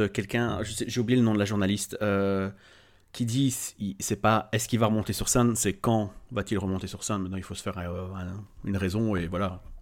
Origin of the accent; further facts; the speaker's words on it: Belgium; c'est l'équivalent un peu de live comedy chez nous en Belgique